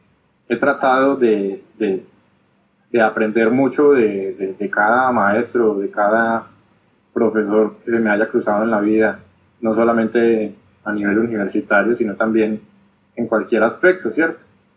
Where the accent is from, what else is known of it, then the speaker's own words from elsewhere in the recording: Colombia; cuando decimos que somos de Colombia, se nos inflama el pecho de mucha energía